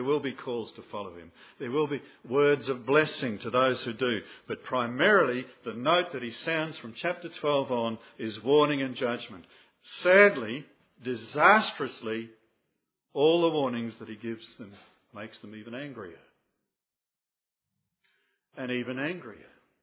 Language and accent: English; Melbourne, Victoria, Australia; Now, I'm from Victoria, from Melbourne, right?